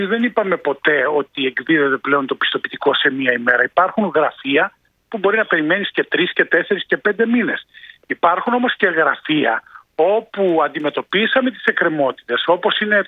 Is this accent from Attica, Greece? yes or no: no; Volos, Thessaly, Greece; ή 7.000 στο Βόλο στην πατρίδα μου